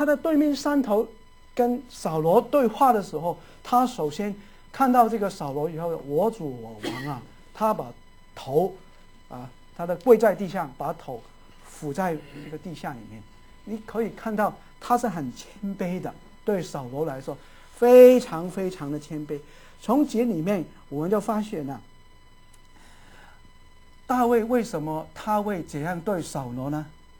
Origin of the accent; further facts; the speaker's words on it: Guangdong, China; 国语没有这一句话，只是我们广东人才有啊